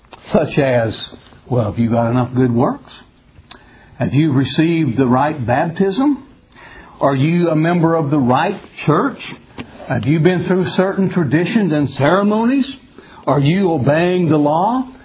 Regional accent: Salt Lake City, Utah, United States; Some of you know that I grew up in Mormonism, grew up out in the Salt Lake City area of Utah.

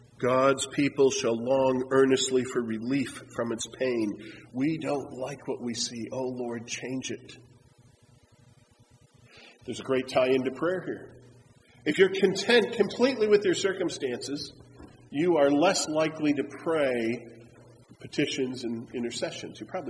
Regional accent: Wisconsin, United States; You know, I grew up in the Midwest. We don't swear a lot, you know. Back in Wisconsin.

